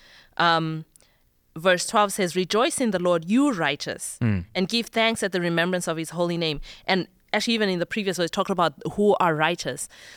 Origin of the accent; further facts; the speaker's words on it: Zimbabwe; I'm from Zimbabwe.